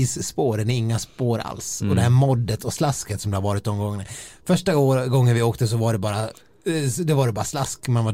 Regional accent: Dalarna County, Sweden; de 3-4 gångerna jag har varit hemma i Dalarna under vintern och haft med mig skidorna

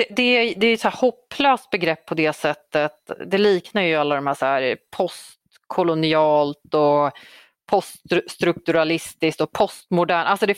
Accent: Gottsunda, Uppsala County, Sweden; Gottsunda, där jag växte upp i några år under tonåren och så.

